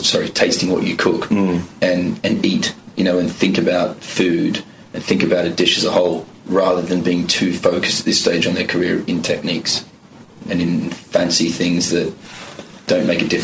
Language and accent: English; Newcastle, North East England, United Kingdom; as a young boy growing up in Newcastle